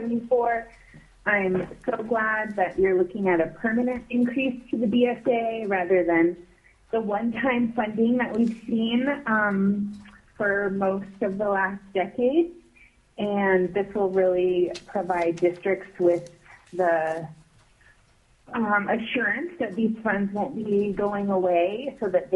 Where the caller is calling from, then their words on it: Anchorage, Alaska, United States; I'm calling from Anchorage.